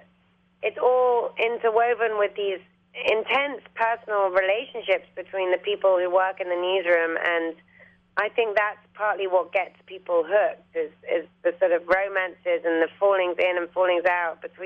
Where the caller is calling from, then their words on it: New York City, New York, United States; Well, my own room in Brooklyn. We live in Brooklyn, so it's actually very painless.